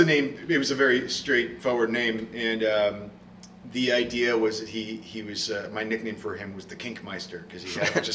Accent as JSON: {"language": "English", "region": "California", "country": "United States", "said": "I'm kind of from the Sacramento Valley myself."}